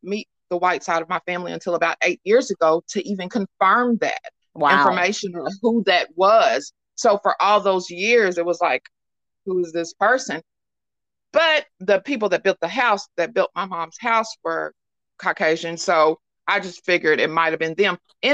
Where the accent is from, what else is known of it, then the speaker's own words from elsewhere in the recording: Louisville, Kentucky, United States; I'm from Louisville, Kentucky.